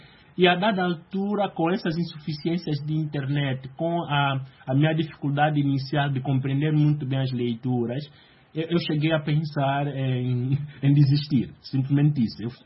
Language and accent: Portuguese; Angola; Que eu sou de Angola e sei o quanto a partilha de informação